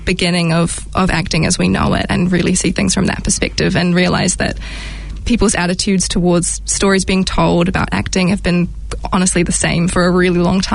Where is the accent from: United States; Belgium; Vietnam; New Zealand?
New Zealand; Auckland; Yeah, and then I moved away from Auckland to go to uni and study theatre. I studied at Victoria.